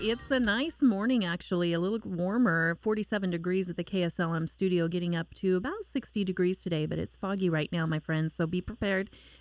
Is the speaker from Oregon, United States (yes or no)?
yes; Salem, Oregon, United States; because I was raised here in Salem, and I was raised in the rural area of Salem, just across the bridge, actually, off of River Road from Independence and Monmouth.